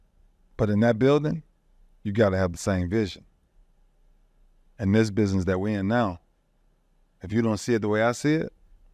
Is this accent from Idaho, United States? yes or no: no; Miami, Florida, United States; I'm from Miami, so our mentality is different.